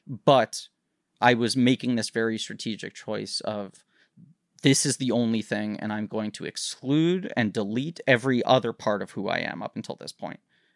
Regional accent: New York City, New York, United States; I grew up in New York City.

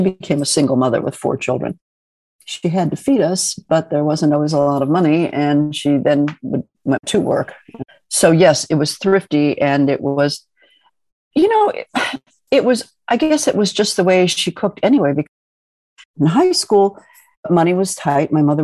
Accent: Midwest, United States; You know, I grew up in the Midwest. There was no actual identification with any ethnic background. It was all very much Midwestern American cuisine.

